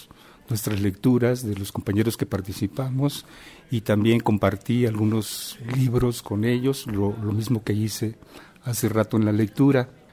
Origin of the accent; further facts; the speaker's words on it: Chiapa de Corzo, Chiapas, Mexico; trata de la infancia de un niño en Chiapa de Corzo, de donde soy